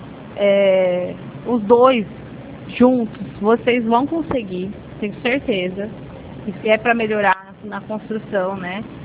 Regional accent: São Paulo, Brazil; Eu sou de São Paulo mesmo, né?

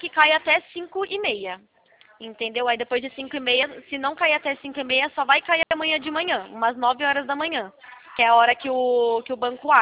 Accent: São Paulo, Brazil; Eu sou aqui da região de Campinas

